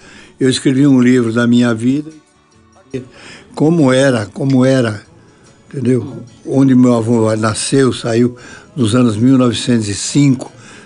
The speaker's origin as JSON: {"language": "Portuguese", "country": "Brazil", "lives_now": "Portugal", "said": "Eu sou brasileiro porque nasci lá"}